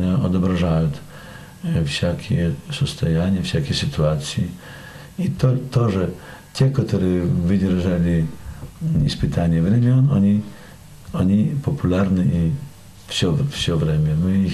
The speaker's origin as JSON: {"language": "Russian", "country": "Belarus", "said": "Я так в таком регионе родился. Из-за того, что я белорус, ну, поближе сердцу белорусский, сродные с этим украинские, русские"}